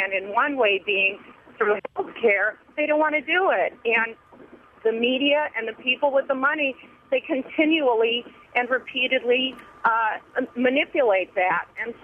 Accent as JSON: {"language": "English", "town": "Los Angeles", "region": "California", "country": "United States", "said": "I'm actually from Los Angeles, and I'm driving from Madison to Wisconsin."}